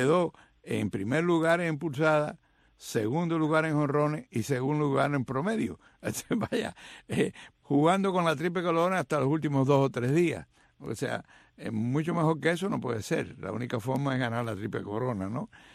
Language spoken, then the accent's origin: Spanish; Cuba; como buenos cubanos